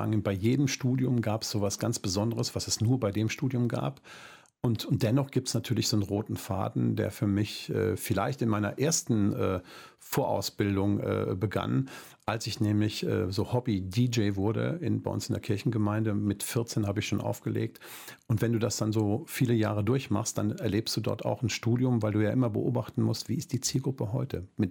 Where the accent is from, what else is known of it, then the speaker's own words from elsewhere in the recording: Goch, North Rhine-Westphalia, Germany; ich komme aus Goch, also Bistum Münster